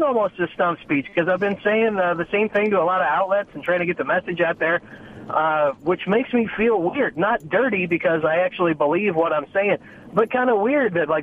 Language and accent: English; St. Louis, Missouri, United States; Yeah, I am from the St. Louis area here.